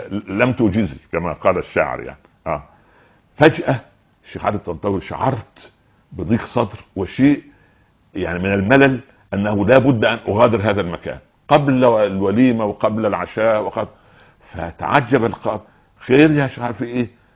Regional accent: Egypt; في الفلاحين عندنا في الأرياف وفي البدو وفي الصعيد عندنا في مصر

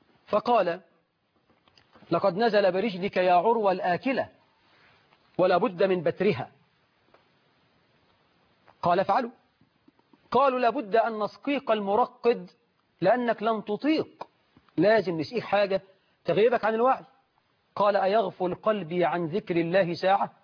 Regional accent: Egypt

